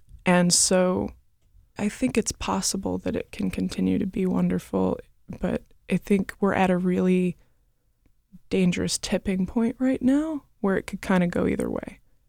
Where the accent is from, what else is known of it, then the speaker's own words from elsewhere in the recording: East Coast, United States; I mean, I am from the East Coast, and I'm used to dense cities